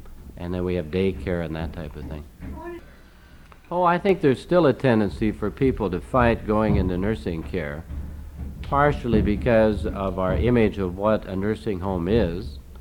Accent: Minneapolis, Minnesota, United States; I'm from Minneapolis, working with the Ebenezer Society.

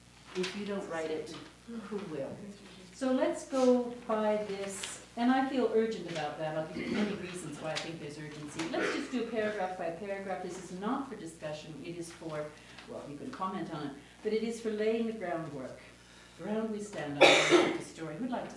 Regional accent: Edmonton, Alberta, Canada; I'm from Edmonton, Alberta, where I teach at the University of Alberta

